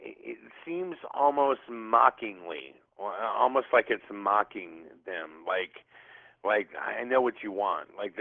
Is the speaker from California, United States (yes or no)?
yes; Los Angeles, California, United States; And I'm from Los Angeles, California, man.